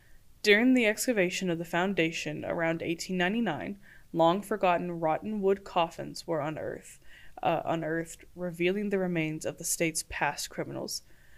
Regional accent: Little Rock, Arkansas, United States; I can't tell you how many field trips I've been on to the state capitol growing up in Little Rock.

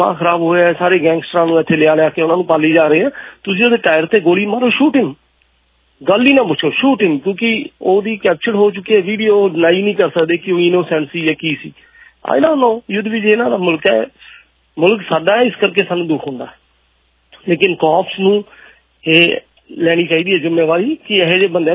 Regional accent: Punjab, India; ਮੈਂ ਵੀ ਪੰਜਾਬੀ ਹਾਂ, ਮੈਂ ਕਿਹੜਾ ਕੋਈ ਹੋਰ ਪਾਸੋਂ ਆਇਆ

